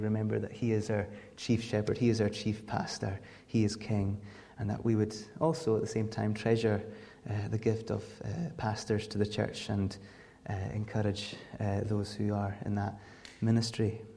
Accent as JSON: {"language": "English", "region": "Scotland", "country": "United Kingdom", "tie": "born or raised there", "accent": "Outer Hebrides", "said": "I was brought up on the Isle of Lewis, hence my accent, which I've been told is now fading away. But if I put it on a bit stronger, you can see that I'm definitely from the Outer Hebrides."}